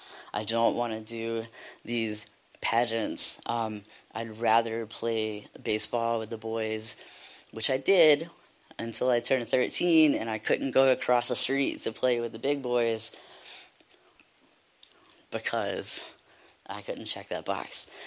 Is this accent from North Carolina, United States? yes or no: yes; North Carolina, United States; I'm from North Carolina, so I don't know what it is about North Carolina